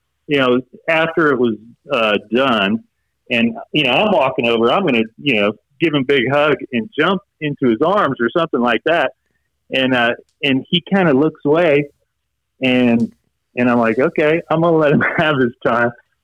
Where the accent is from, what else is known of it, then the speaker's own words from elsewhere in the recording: Atlanta, Georgia, United States; it's almost a local tournament, us, you know, growing up in Atlanta for us.